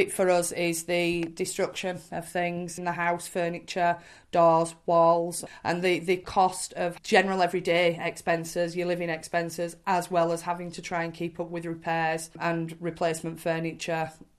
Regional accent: South Kirkby, Yorkshire and the Humber, United Kingdom; I am 39 years old and I'm from South Kirby.

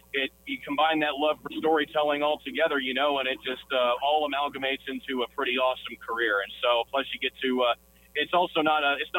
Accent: Brownsburg, Indiana, United States; I'm from Brownsburg. I went to Brownsburg High School

